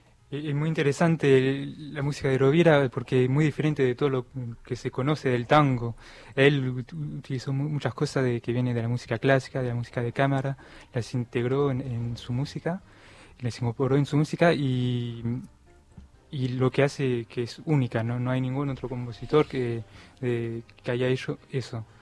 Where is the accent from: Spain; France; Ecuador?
France; Yo soy francés, mi padre es chileno.